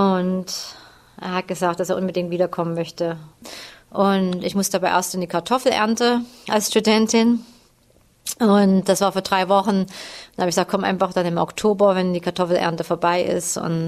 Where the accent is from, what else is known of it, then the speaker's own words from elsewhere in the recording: East Germany, Germany; Das erste Mal überhaupt einem Amerikaner zu begegnen als Ostdeutsche war sowieso schon ein Traum. Das hat mich so gefreut, dass ich endlich mal mein Englisch anwenden konnte, obwohl es voller Fehler war